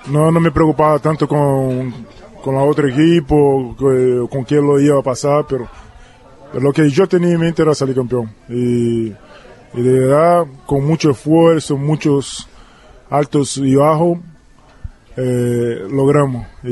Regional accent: Uruguay; yo que también me incluyo como los uruguayos que hace tiempo que estoy y que ya conozco la liga un poquito.

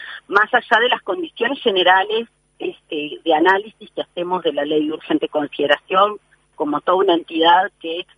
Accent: Uruguay; como pueblo uruguayo

